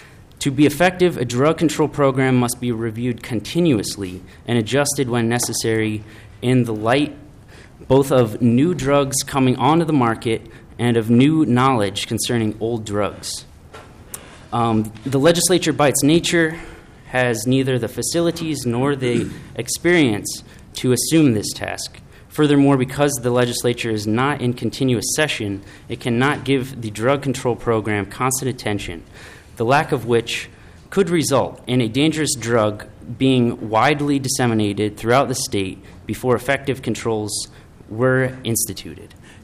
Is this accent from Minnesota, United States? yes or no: yes; Minneapolis, Minnesota, United States; I'm from Minneapolis, Minnesota